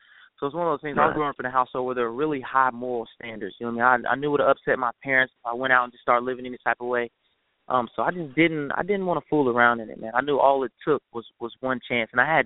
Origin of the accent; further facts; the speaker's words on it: Clarksville, Tennessee, United States; I'm from Clarksville, Tennessee. I go to school in Lebanon, Tennessee.